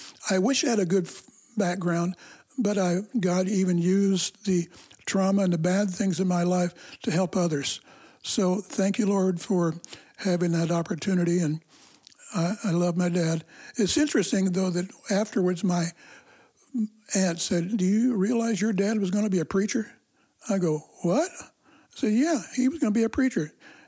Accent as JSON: {"language": "English", "town": "Kansas City", "region": "Missouri", "country": "United States", "said": "Well, here I'm from Kansas City. I was praying for the wife. My wife is from Ohio. We meet in Chicago"}